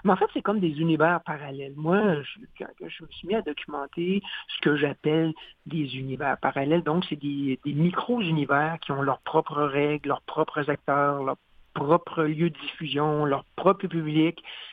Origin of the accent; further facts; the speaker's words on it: Quebec, Canada; quand j'étais jeune en Abitibi, moi, je viens de Sainte-Terre en Abitibi